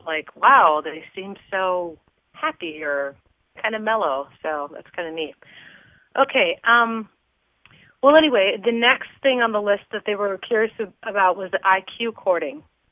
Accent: California, United States; I came from California, so there's a lot of people

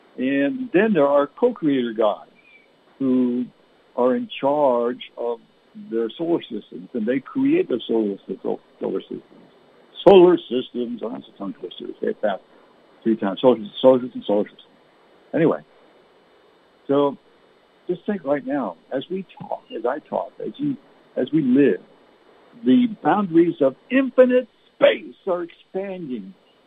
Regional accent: Canada; now in United States; being born and raised in Canada. I'm a U.S. citizen now

